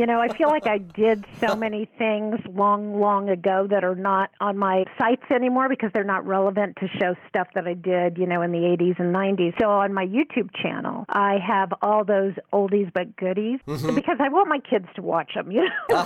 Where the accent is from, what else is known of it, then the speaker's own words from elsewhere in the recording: Denver, Colorado, United States; Well, I'm a third-generation Denverite, so I grew up skiing in the Rocky Mountains.